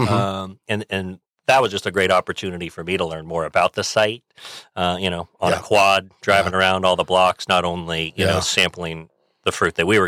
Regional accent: Virginia, United States; also born or lived in Connecticut; I grew up in Virginia, and I was born in Connecticut, moved down to Virginia.

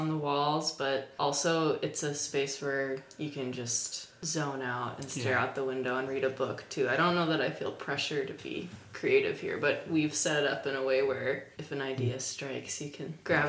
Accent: Twin Cities, Minnesota, United States; I mean, I'm from the Twin Cities, but have, like, moved apartments every year of my life, kind of.

